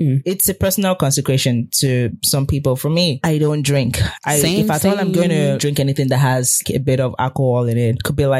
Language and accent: English; Delta, Nigeria; I'm from Delta State. No shaking.